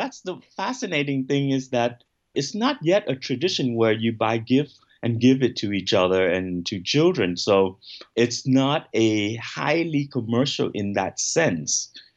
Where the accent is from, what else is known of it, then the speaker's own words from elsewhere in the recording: San Francisco, California, United States; also born or lived in Vietnam; now in Ho Chi Minh City, Vietnam; I mean, I grew up in San Francisco, and I would say Saigon beat San Francisco in terms of celebrating.